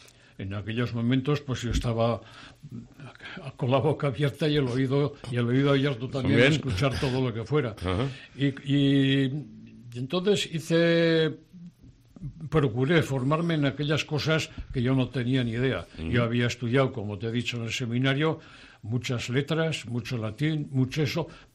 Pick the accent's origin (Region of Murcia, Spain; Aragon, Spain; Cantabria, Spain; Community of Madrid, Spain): Aragon, Spain; Tarazona; como somos de Tarada, además de Aragón, somos de Tarazona